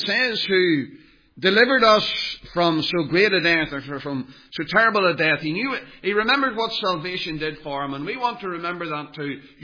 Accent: Northern Ireland, United Kingdom; I grew up in the Troubles.

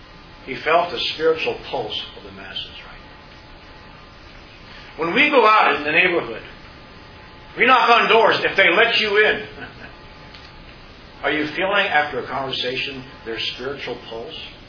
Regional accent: Pennsylvania, United States; as I grew up in Pennsylvania, never having heard the gospel

